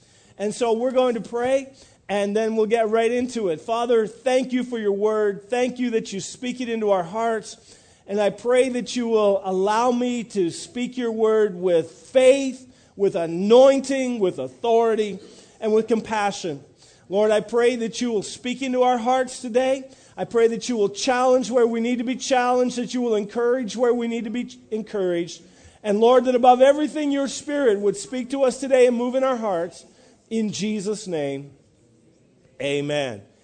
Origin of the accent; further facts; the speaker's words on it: New Brunswick, Canada; now in Montreal, Canada; I am from New Brunswick. As you may notice, there are some terms that I still use after 28 years in Montreal that will leave somebody scratching their head because I'm from there.